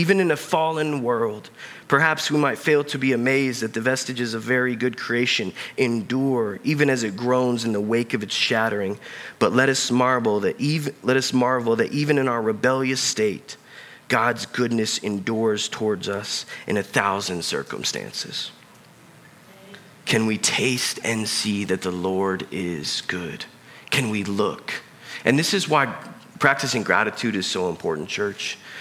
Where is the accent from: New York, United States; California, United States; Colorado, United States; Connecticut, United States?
Colorado, United States; Growing up in Colorado, my family would go skiing 3 to 4 times every winter.